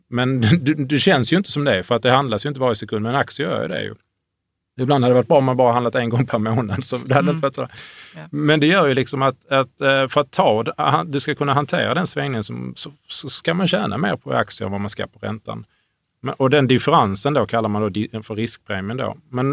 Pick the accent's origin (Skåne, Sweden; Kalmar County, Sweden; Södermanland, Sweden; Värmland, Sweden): Skåne, Sweden; Hörby; När jag var ung så älskade jag att gå på biblioteket i Hörby där jag växte upp.